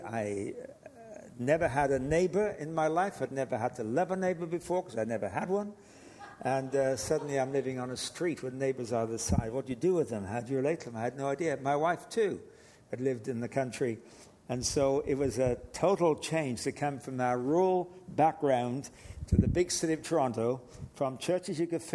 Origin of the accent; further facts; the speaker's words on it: England, United Kingdom; And I am English from England, so I speak English.